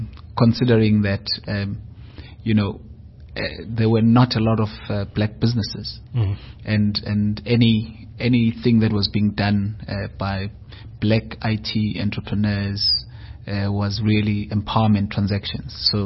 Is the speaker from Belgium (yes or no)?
no; Durban, KwaZulu-Natal, South Africa; born or raised there